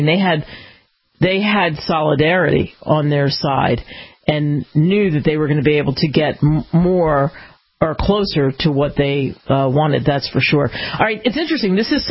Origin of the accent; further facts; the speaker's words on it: Detroit, Michigan, United States; he's apparently was in Detroit, my hometown, and he was promoting electric cars.